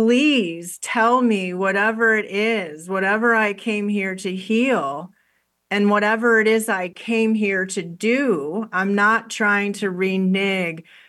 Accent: Chicago, Illinois, United States; a friend invited me out to lunch who I hadn't seen in years from Chicago, which is my hometown

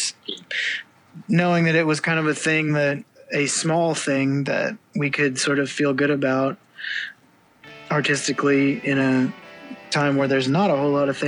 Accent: Greenwood, United States; I grew up in Greenwood recording me and my buddies onto a cassette boombox

